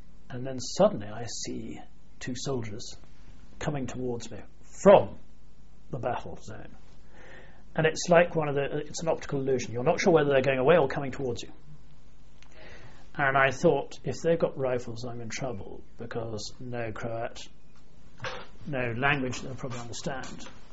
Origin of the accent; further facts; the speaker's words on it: England, United Kingdom; I said, I'm English.